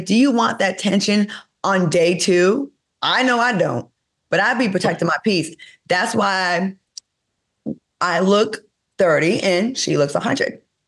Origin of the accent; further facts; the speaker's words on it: Rhode Island, United States; Jamil is from Connecticut. I'm from Rhode Island.